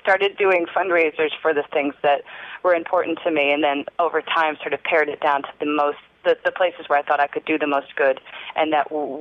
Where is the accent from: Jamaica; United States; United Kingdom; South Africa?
United Kingdom; Scotland; I'm Scottish, you know, I can probably put anything in there